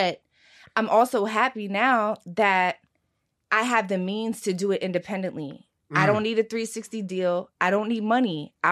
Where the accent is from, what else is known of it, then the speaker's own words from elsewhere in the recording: Philadelphia, Pennsylvania, United States; Babe, I'm also from South Philly. I grew up in a diner. My mother was a waitress.